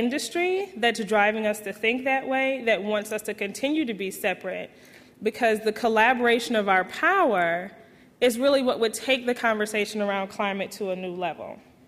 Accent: Detroit, Michigan, United States; I'm originally from Detroit.

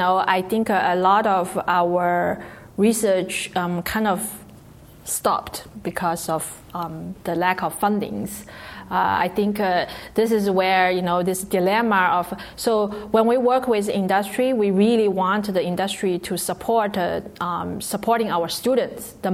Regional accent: Singapore; now in United States; Because I come from Singapore, I actually, our government, they are very strict.

